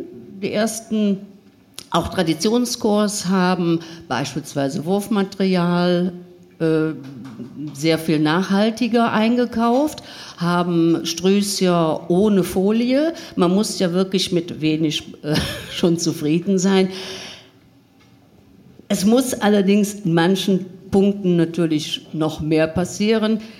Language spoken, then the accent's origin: German; Cologne, North Rhine-Westphalia, Germany; ich bin in Köln geboren, dann bin ich hier zur Schule gegangen, dann habe ich hier auch studiert